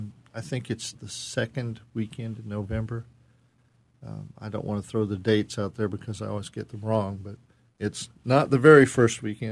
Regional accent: Mount Sterling, Kentucky, United States; No, I'm from Mount Sterling.

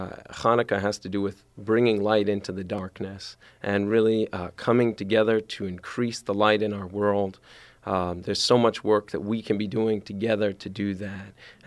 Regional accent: Texas, United States; also born or lived in New Mexico / Boston / Los Angeles / Jerusalem; So this is my eighth year here, and really from Texas, New Mexico, lived in Boston a decade, Los Angeles, Jerusalem, all over.

